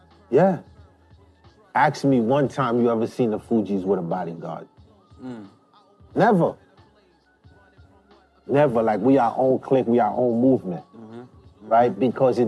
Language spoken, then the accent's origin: English; Haiti; now in Brooklyn, United States; And so my dad brought us to Jack's. We came from Haiti.